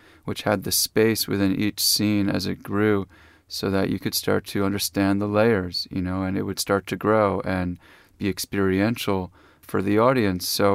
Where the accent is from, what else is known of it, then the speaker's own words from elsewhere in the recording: New York City, New York, United States; I grew up right near St. Vincent's Hospital. You know, my walk from school from the west side of Greenwich Village home past that hospital.